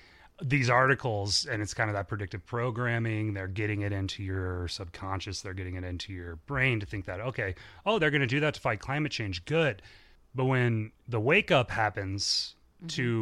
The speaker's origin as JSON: {"language": "English", "country": "Ireland"}